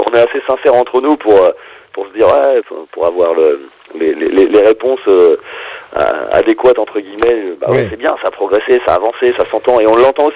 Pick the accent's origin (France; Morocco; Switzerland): France; Et moi, je m'applique vachement, voilà, parce que je suis français et on se refait pas.